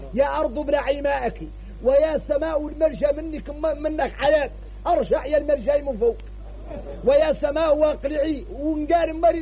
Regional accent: Mauritania; احنا موريتاني

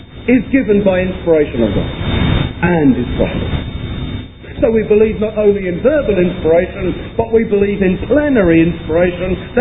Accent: Eastbourne, South East England, United Kingdom; Now, some of you have had the wonderfully happy privilege of coming to my hometown for your holidays. Some of you, when you came, discovered that it rains on the south coast of England.

